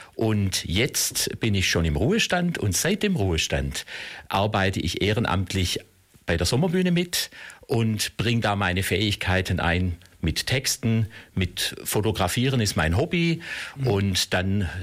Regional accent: Ravensburg, Baden-Württemberg, Germany; now in Blaubeuren, Germany; Ich stamme aus Oberschwaben, Ravensburg gebürtig, dort Abi gemacht, demnächst das 50-jährige Abi-Jubiläum.

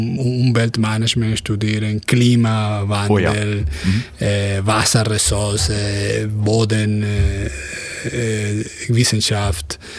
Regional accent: Venezuela; German is a second language; also born or lived in Ulm / Stuttgart / Copenhagen; now in Germany; Und ich komme aus Venezuela. Ich bin in Deutschland wieder seit 2 Jahren, weil ich habe hier in 2005, 2006 und 2007 gewohnt. In Ulm, in Stuttgart.

